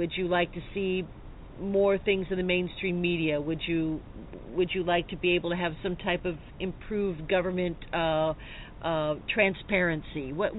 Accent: United States; I'm from the States, so we're always afraid that like martial law is going to be declared

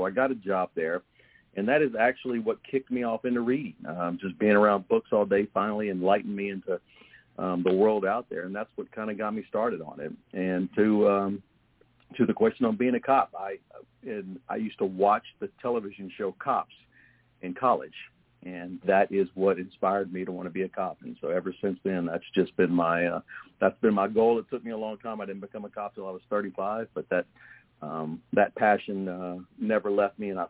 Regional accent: Baton Rouge, Louisiana, United States; now in Dallas, United States; But originally, where our family's off in Louisiana, I grew up in Baton Rouge.

